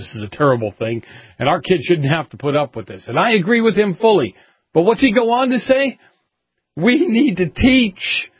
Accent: Boston, Massachusetts, United States; in Boston, my hometown, matter of fact, actually the area I grew up in the north end of Boston

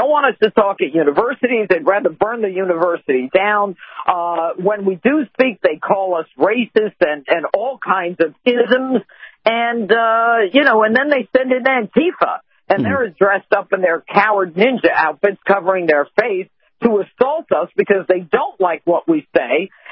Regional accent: New York, United States; as a New Yorker, I think that adds a little more, to my shield.

